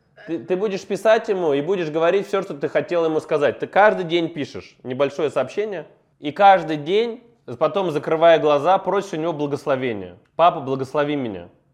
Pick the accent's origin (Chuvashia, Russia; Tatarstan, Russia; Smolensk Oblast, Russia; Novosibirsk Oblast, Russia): Chuvashia, Russia; Cheboksary; Чуваши, потому что я там родился, и, соответственно, я, когда здесь с тобой разговариваю, я говорю как человек, который вырос в Чебоксарах